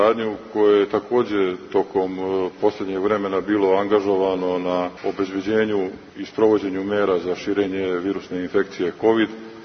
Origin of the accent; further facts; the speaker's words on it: Šumadija and Western Serbia, Serbia; ja sam rođen i odrastao na prostoru Kolubarske bitke